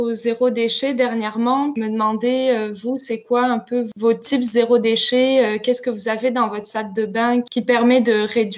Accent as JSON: {"language": "French", "country": "France", "said": "Moi, personnellement, je viens de France, donc j'ai toujours vu des bidets dans les salles de bain"}